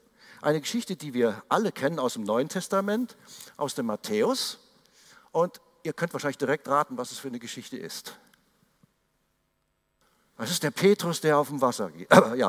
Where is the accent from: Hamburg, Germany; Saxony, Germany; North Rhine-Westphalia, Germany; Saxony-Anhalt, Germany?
North Rhine-Westphalia, Germany; born there; einmal rund ums Siegerland, wo ich geboren bin, an einem Tag.